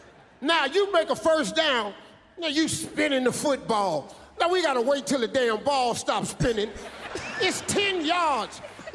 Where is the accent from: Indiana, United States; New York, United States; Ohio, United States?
Ohio, United States; Cleveland; I am a diehard Cleveland Browns fan. I was raised in Cleveland, Ohio.